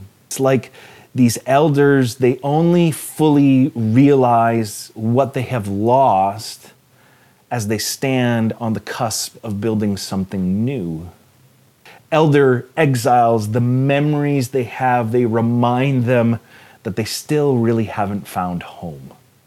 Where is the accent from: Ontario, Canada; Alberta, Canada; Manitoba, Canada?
Ontario, Canada; Hespeler; Like I grew up in Hespler, and I have such fond memories of as a child being there.